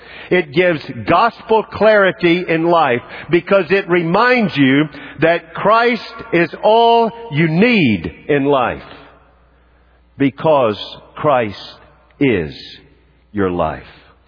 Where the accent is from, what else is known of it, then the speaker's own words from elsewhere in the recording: the South, United States; Now, I don't know about you, but when I was growing up in the South, and whenever a breeze came in the summer, I was glad for it.